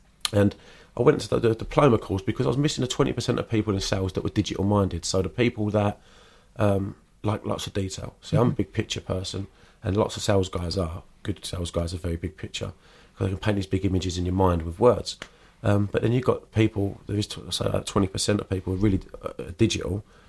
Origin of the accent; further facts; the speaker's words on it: Bermondsey, London, United Kingdom; I'm from South London, a place called Bermondsey. It's a lower working class area, quite a rough part of the world to grow up.